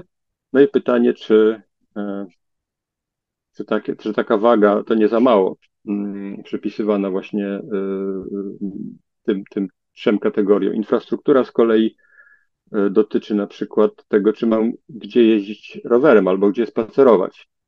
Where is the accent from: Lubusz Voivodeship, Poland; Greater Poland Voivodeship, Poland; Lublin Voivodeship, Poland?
Lublin Voivodeship, Poland; Lublin; Ja jestem z Lublina, więc to najbardziej mnie interesuje.